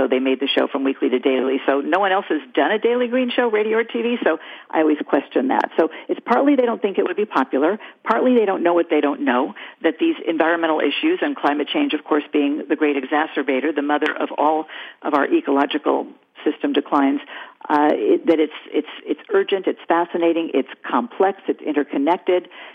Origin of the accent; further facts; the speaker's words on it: Saratoga, California, United States; I grew up in Silicon Valley, in Saratoga, so I feel like I'm kind of connected to you and this radio station.